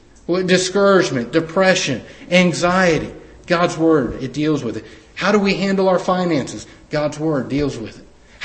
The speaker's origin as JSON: {"language": "English", "town": "Melbourne", "region": "Victoria", "country": "Australia", "tie": "born or raised there", "said": "Mom had a cross-stitch thing when we were growing up in Melbourne."}